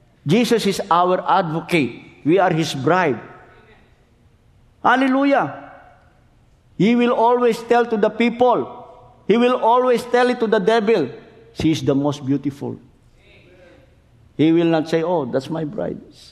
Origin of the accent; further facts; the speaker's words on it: Philippines; as a Filipino, as in the third world country, it's really a miracle.